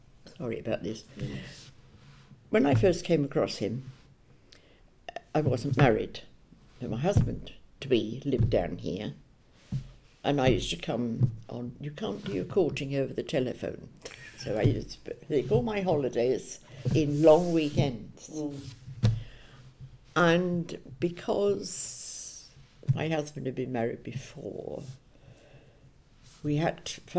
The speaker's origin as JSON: {"language": "English", "region": "London", "country": "United Kingdom", "tie": "born there", "said": "I was born in London."}